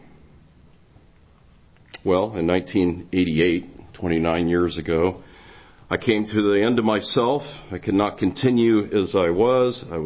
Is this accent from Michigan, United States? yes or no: no; Cincinnati, Ohio, United States; I grew up in Cincinnati, Ohio. There was two brothers and myself. I was the oldest of the three.